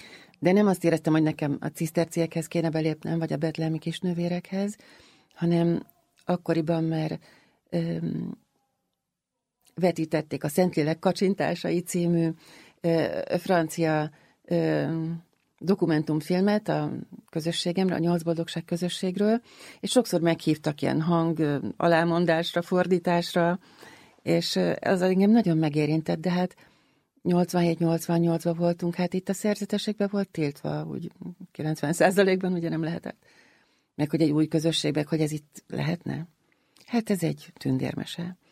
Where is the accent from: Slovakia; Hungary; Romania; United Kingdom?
Hungary; Budapest; Én a Rózsadombon nőttem fel, nagyon jó iskolákba jártam